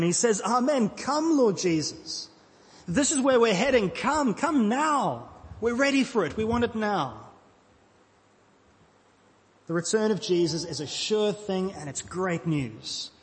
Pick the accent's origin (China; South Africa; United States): South Africa; when I was growing up in South Africa